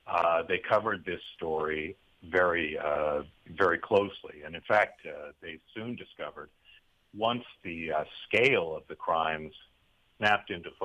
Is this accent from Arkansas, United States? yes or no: no; Cleveland, Ohio, United States; Well, I grew up in Cleveland.